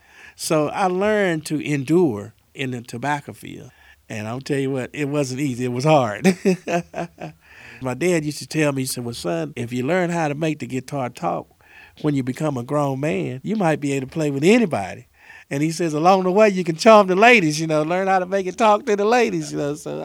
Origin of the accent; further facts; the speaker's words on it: Winston-Salem, North Carolina, United States; You know, I was raised up in Winston-Salem out on Germerton Road, and I lived in a little log cabin, and we had a whale and an outhouse and chickens and hogs and farm life, you know.